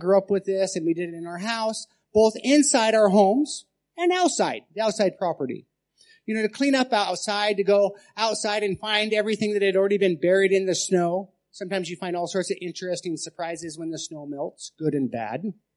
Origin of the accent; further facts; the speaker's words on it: United States; moved away as an adult; When I grew up, you know, in America where I live, we had four different seasons.